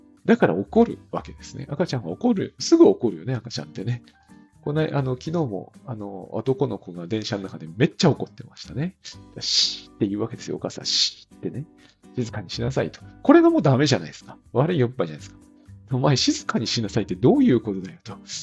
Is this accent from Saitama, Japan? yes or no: yes; Saitama, Japan; 私、埼玉県の人間なんで、やっぱり、友達もみんな池袋に集合っていうのが常識